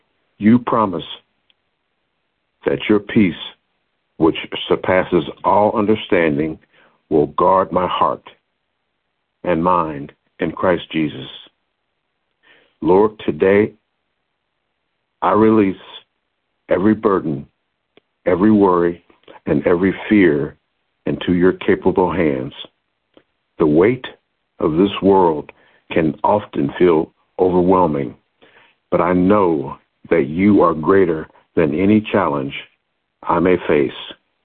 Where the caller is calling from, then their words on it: Lincoln Heights, Ohio, United States; I come to you from Lincoln Heights, Ohio.